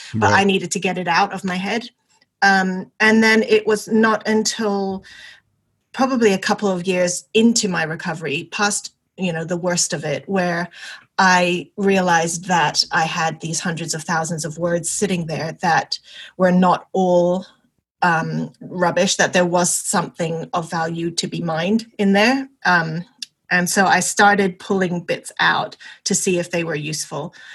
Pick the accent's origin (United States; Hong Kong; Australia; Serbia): Hong Kong; now in Oxford, United Kingdom; I am an author, illustrator, currently living in Oxford in England, but I was born and raised in Hong Kong. I'm half Chinese and half Welsh